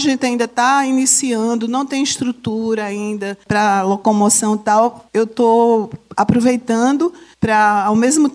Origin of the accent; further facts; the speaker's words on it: Bananeiras, Paraíba, Brazil; eu sou de Bananeiras, né? Do Brejo, sou brejeira, portanto. Mas tenho essa trajetória aí afora pelo Brasil, né? Trabalhei em São Paulo